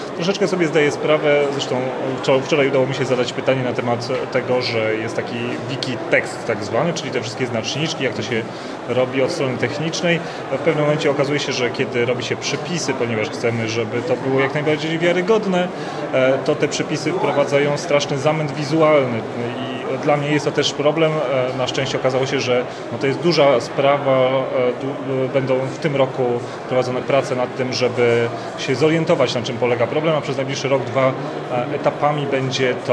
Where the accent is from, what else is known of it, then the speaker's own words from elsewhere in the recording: Warsaw, Masovian Voivodeship, Poland; No, obydwaj jesteśmy z Warszawy